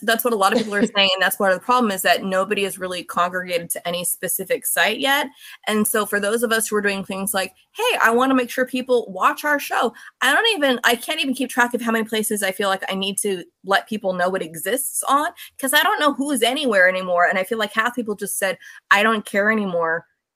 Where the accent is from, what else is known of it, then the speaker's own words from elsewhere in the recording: Pennsylvania, United States; Pennsylvania. So all my people are